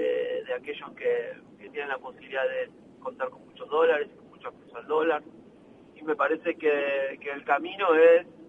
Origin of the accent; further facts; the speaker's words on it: La Plata, Buenos Aires Province, Argentina; yo soy de La Plata, vos lo sabés, Gisela